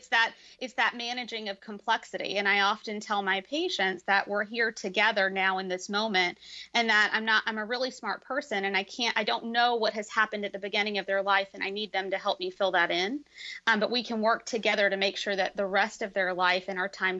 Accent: India; In my culture, I'm East Indian, and in my culture, we respect and revere our elders.

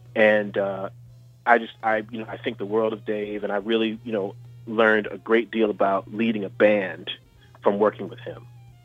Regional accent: Virginia, United States; now in New York City, United States; shortly after I moved to New York City from Virginia.

